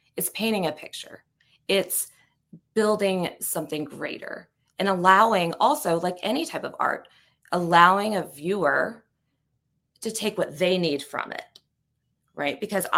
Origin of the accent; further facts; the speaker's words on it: the South, United States; being a Southerner, I think it's in my blood. I think it is just part of who we are.